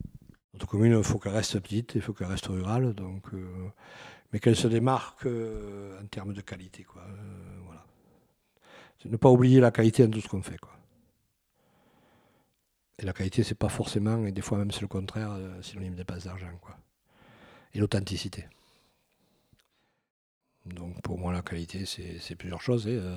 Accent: Lagrolet, France; je suis originaire de Lagrolet, je suis né à Lagrolet.

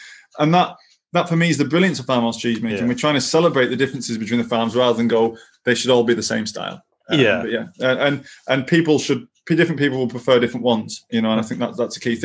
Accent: Appleby, United Kingdom; the butcher I had when I was growing up in Appleby also had the farm, and he even had the abattoir.

